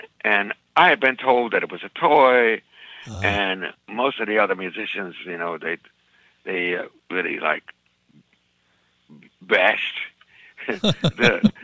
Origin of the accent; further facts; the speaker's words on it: Chicago, Illinois, United States; I'm from Chicago. It's a blues town.